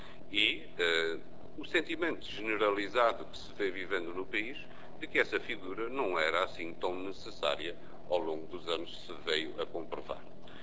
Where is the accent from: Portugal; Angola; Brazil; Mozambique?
Portugal; Azores; eu sou açoriano e eleito pelo Círculo Eleitoral dos Açores